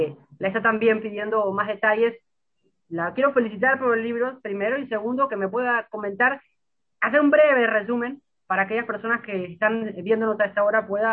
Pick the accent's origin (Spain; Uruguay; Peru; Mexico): Uruguay; born there; also born or lived in Panama; sí, por el acento, yo nací en Uruguay, pero soy panameño también, yo tengo dos nacionalidades